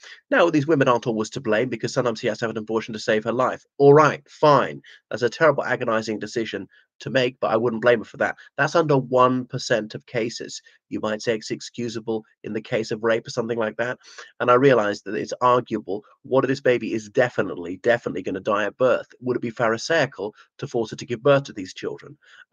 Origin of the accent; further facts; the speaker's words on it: Ireland; from Ireland.